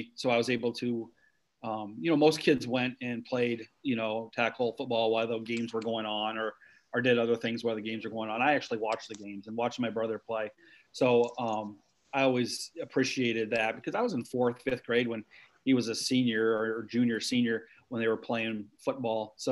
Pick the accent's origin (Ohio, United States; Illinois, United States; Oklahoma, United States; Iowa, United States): Iowa, United States; Dyke; Yeah, well, you know, I was born the fifth out of seven kids in Dyke, Iowa. Grew up on a farm, and there was all nine of us in one house at the same time at one point.